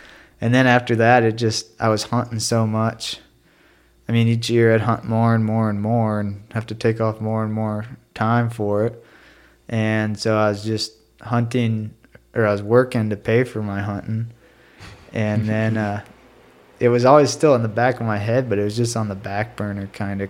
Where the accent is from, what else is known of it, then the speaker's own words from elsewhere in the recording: Iowa, United States; now in Montana, United States; I'm from North Central Iowa. I've been living in Montana for going on 5 years now